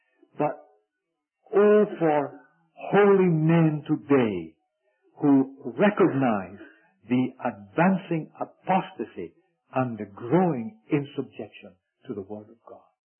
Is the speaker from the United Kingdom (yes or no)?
yes; Scotland, United Kingdom; Being a Scot, I have studied Scottish history quite a bit